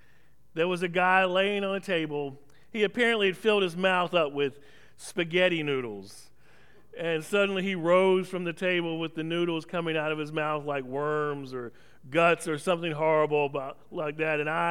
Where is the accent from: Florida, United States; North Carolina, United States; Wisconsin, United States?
North Carolina, United States; Growing up in Columbus County, North Carolina, one of the biggest things to do on Halloween night was to go